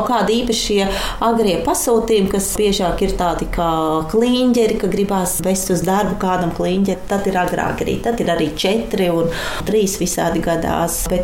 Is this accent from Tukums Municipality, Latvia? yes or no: no; Riga, Latvia; moved away as an adult; Mēs no Rīgas ar māsu tikāmies šeit ar klases biedriem.